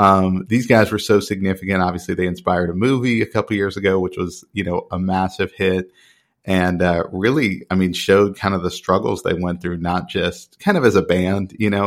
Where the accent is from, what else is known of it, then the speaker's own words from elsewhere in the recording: Dallas, Texas, United States; growing up in Dallas, Texas, like I don't know anything about their world, right?